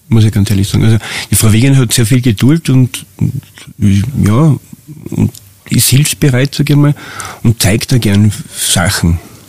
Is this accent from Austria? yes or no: yes; Vienna, Austria; born there; Ja, weil ich bin gebürtiger Wiener, bin von Wien, von der Großstadt, einfach in die Berge gefahren